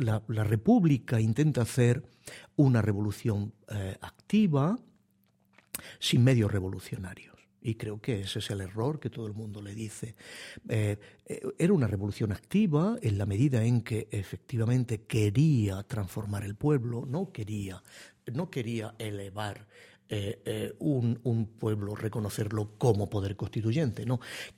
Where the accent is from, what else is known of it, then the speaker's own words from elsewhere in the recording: Úbeda, Andalusia, Spain; Al ladito de mi pueblo, que es Úbeda, al ladito está el pueblo de Torreperogil